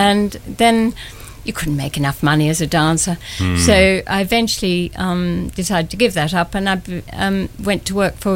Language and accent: English; Tasmania, Australia; born there; moved away; Actually, I was born in Tasmania